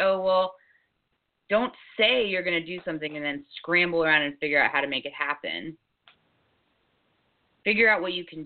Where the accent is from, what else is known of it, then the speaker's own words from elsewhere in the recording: New Jersey, United States; I connected with from New Jersey on that kickball field in Boulder than I did the whole time I was growing up in New Jersey.